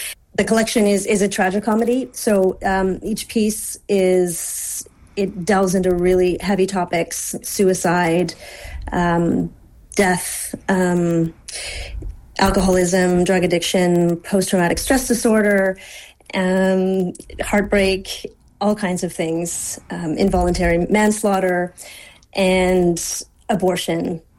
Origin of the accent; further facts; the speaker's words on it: Canada; now in Scherpenheuvel, Belgium; I'm Canadian. I live in Belgium, have done for 14 years. I just got my Belgian citizenship this week, so I'm, I guess, a dual national now, and I live in a little tiny town called Schepenoeuvel, which is in the Flemish Brabant region